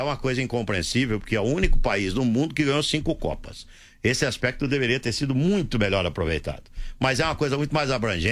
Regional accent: Brazil; Poucos são brasileiros como eu sou brasileiro.

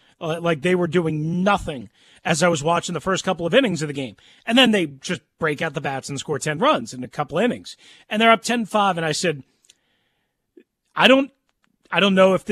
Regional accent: New York, United States; in full disclosure, for those that don't know, I grew up on Long Island. I grew up a Mets fan, okay?

